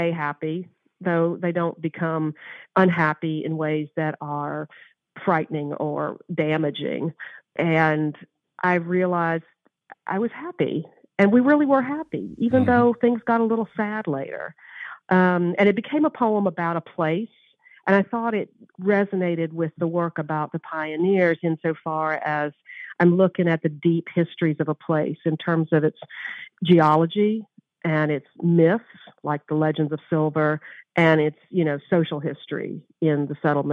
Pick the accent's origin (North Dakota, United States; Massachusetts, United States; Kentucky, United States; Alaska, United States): Kentucky, United States; Growing up in Kentucky, you always hear about dark and bloody ground